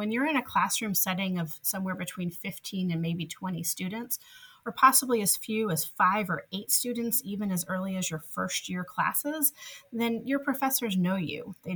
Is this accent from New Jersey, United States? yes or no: yes; New Jersey, United States; I grew up in New Jersey, just a train ride away from New York.